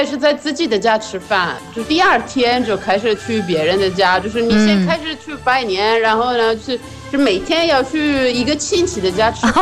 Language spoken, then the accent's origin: Chinese; Italy; Chinese is a second language; ，来自意大利。